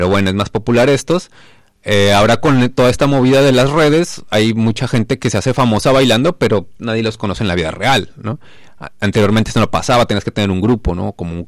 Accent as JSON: {"language": "Spanish", "country": "Mexico", "said": "Bueno, yo soy de México, hola."}